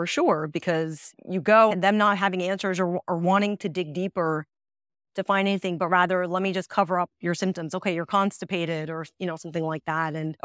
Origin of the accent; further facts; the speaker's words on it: India; So, yeah, like you said, my dad is also a pharmacist. We're from India.